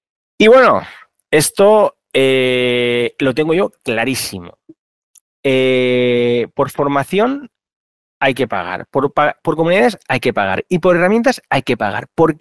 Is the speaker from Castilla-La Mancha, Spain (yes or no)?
no; Valencian Community, Spain; soy valenciano